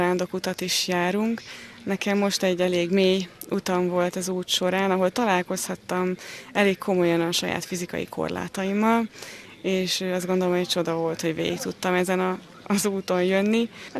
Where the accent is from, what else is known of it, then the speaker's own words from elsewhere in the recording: Budapest, Hungary; Én budapesti származású vagyok.